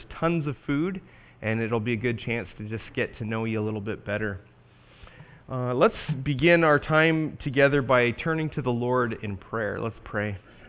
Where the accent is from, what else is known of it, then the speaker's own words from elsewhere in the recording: Canada; I think that this is done somewhat for my sake because I'm a Canadian originally. And we have our Thanksgiving this weekend.